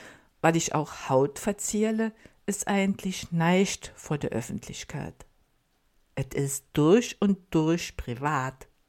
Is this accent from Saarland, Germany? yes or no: yes; Saarland, Germany; Als Saarländer waren wir schwupps über die Grenze.